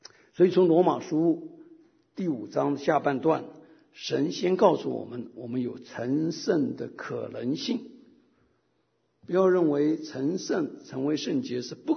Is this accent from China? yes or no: yes; China; 我们中国人不是有句话吗